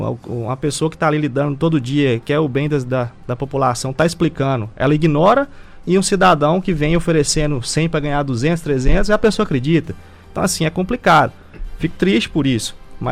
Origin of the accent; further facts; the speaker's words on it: Minas Gerais, Brazil; Eu sou mineiro, né?